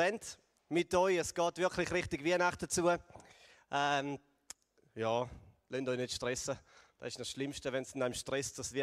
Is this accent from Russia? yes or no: no; Switzerland; Ja, da bei uns in der Schweiz, aber ich glaube auch so ein bisschen im Westen.